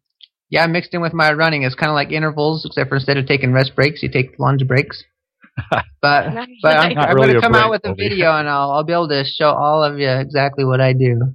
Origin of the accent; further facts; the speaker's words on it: Wyoming, United States; I grew up in Wyoming, and the water's always freezing in Wyoming, so I always avoided it